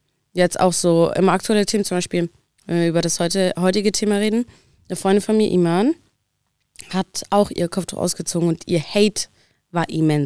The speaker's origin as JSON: {"language": "German", "country": "Algeria", "second_language": "German", "lives_now": "Germany", "said": "Also ich komme aus Algerien"}